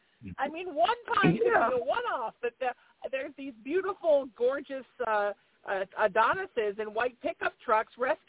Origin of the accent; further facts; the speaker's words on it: Huntington Beach, California, United States; it was where I grew up in Huntington Beach, still wasn't all developed